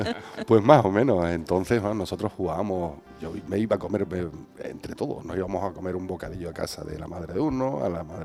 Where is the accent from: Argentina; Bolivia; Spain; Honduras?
Spain; Andalusia; Nosotros, yo me considero andaluz, somos muy fáciles de llevar y somos muy amigables